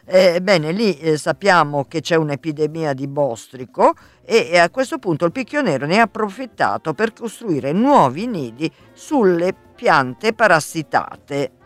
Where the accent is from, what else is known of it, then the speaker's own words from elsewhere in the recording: Naples, Campania, Italy; Ve lo dico da napoletana, guardate, io con i botti e i fuochi d'artificio ci ho convissuto fin da bambina